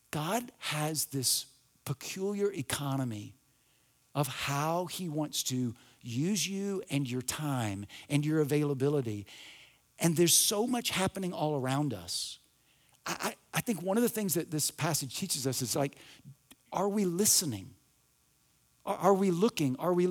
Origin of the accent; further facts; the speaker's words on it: Alabama, United States; and it's snowing, and I'm from North Alabama. Like, how did I get here?